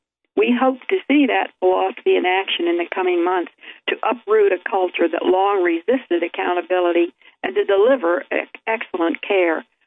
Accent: Pennsylvania, United States; I read a sad little item about my hometown in Bedford County, Pennsylvania.

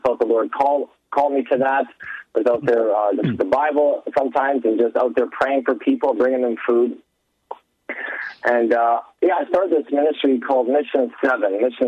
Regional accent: Winnipeg, Manitoba, Canada; moved away as an adult; I'm originally from Manitoba, born just outside of Winnipeg, Manitoba. I came out here.

